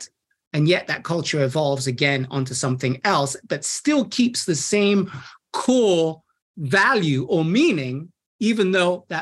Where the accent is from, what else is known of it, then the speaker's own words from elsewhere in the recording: England, United Kingdom; I can use the fact that I'm English to get away with a lot of things